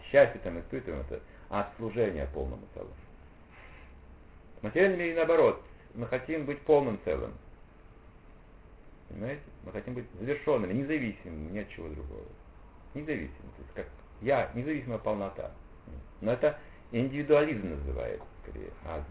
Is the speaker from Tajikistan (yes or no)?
no; Kazakhstan; А я просто вот казах.